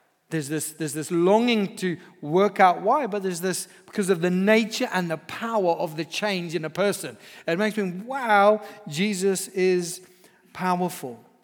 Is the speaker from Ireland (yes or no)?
no; Zimbabwe; I grew up in Zimbabwe in Africa, and I lived on a farm, and witch doctors and curses were just very real.